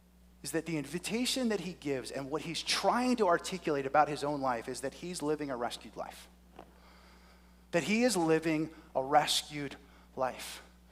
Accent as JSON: {"language": "English", "region": "New Jersey", "country": "United States", "tie": "born or raised there", "said": "I grew up in New Jersey, South Jersey, about an hour from the ocean."}